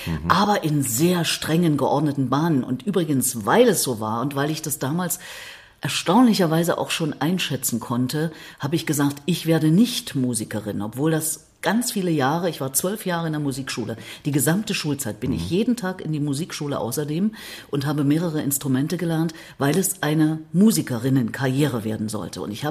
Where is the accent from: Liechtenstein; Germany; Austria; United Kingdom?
Germany; Erfurt, Thuringia; now in Berlin, Germany; Zu DDR-Zeiten in meiner Heimatstadt Erfurt war ich total auf Linie.